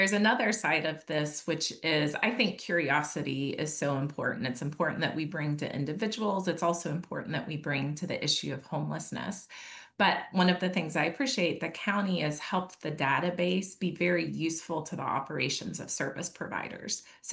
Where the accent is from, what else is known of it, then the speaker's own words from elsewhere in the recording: Kingsport, Tennessee, United States; And I'm from East Tennessee. I'm from a town called Kingsport, Tennessee